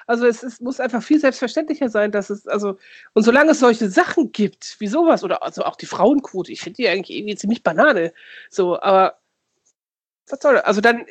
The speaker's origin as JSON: {"language": "German", "region": "Lower Saxony", "country": "Germany", "said": "Aber ich komme ja aus dem Dorf bei Osnabrück"}